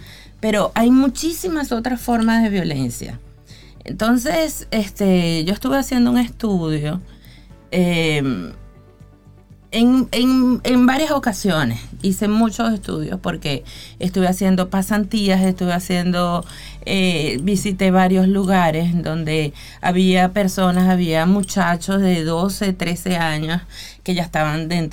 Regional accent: Venezuela; Yo soy de Venezuela, por eso digo que...

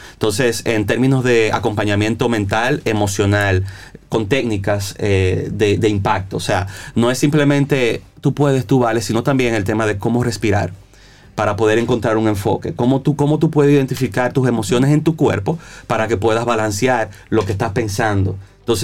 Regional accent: Dominican Republic; Soy dominicano.

